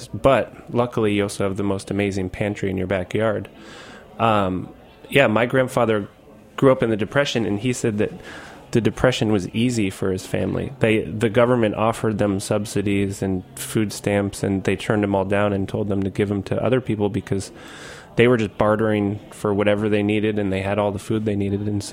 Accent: Martha's Vineyard, Massachusetts, United States; I was growing up on Martha's Vineyard.

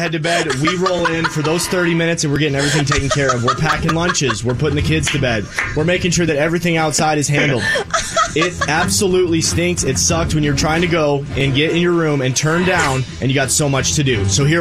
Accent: Nashville, Tennessee, United States; I'm from Nashville, Tennessee

